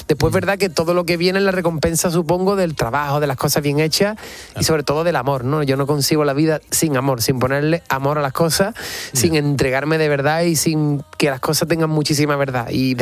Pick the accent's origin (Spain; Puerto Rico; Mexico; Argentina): Spain; Rota, Andalusia; a mis 14 años entré a trabajar en una pizzería de Rota, de mi pueblo, para comprarme un piano